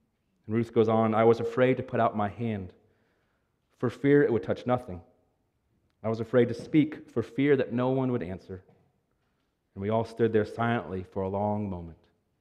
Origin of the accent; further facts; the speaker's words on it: Pennsylvania, United States; Maybe the story, this scene, stands out to me when I grew up in Pennsylvania. In an old house, the power seemed to always go out, and we end up on the front porch.